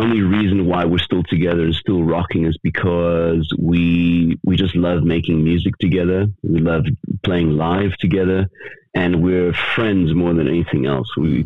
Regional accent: New York City, New York, United States; also born or lived in Los Angeles; now in South Africa; But yeah, I was born in LA. I was raised in Queens, in New York City, and all of my family are in the States.

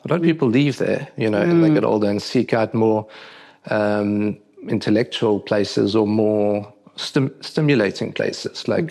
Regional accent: Durban, KwaZulu-Natal, South Africa; also born or lived in Cape Town; it's so much Durban as it is because, you know, I was living in Cape Town by then, but it's more about growing up in South Africa or Africa for that matter that is very beneficial.

